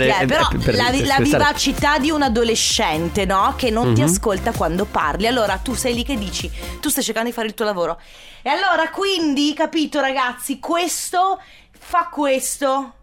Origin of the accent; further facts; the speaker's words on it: Sicily, Italy; E noi siamo siciliani, la polenta fritta non è roba nostra.